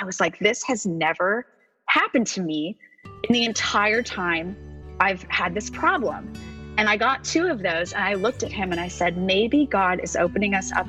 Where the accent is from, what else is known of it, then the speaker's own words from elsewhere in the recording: Orange, California, United States; I grew up in Orange, California. I had a traditional sort of church school experience